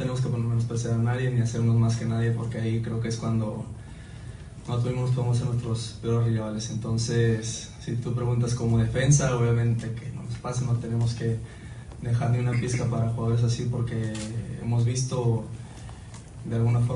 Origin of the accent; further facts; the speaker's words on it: Mexico; lo que sentimos nosotros como mexicanos